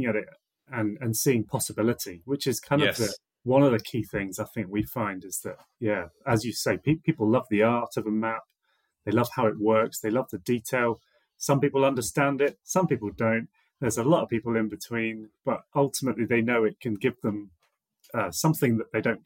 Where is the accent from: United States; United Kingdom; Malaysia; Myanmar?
United Kingdom; South West England; I grew up in the Cotswold Hills area of England. So, you know, lots of rolling farmland, lots of rights of ways and places to go.